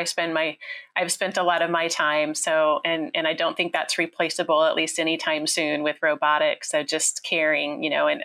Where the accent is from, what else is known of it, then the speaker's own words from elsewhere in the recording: Nebraska, United States; I was able to go to my hometown in central Nebraska this past summer